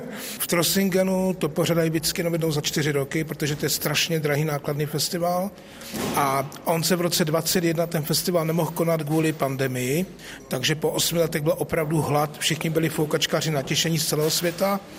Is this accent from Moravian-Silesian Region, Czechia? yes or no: yes; Ostrava, Moravian-Silesian Region, Czechia; já jako Ostravák jsem toho využil